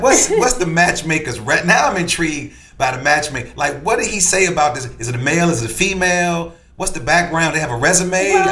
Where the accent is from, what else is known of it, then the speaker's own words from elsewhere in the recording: Chicago, Illinois, United States; Now, you know, I grew up in Chicago.